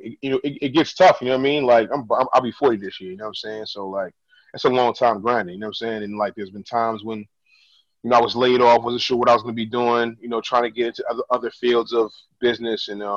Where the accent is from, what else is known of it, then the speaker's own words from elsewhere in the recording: Ghana; I'm Ghanaian